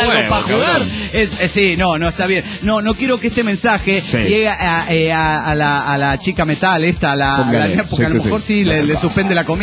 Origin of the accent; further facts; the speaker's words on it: Sinaloa, Mexico; now in Mexico City, Mexico; de Sinaloa en el DF.